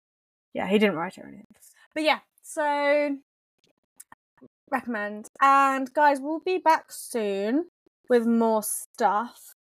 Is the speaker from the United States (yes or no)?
no; South of England, United Kingdom; I sound like I'm exactly where I'm from. Just the south of England. Don't pronounce my T's, so that's the clue